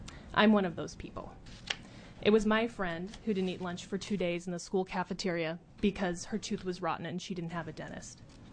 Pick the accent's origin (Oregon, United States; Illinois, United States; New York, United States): Oregon, United States; Toledo; I grew up in Toledo, a little town on the Oregon coast. I really enjoyed small town life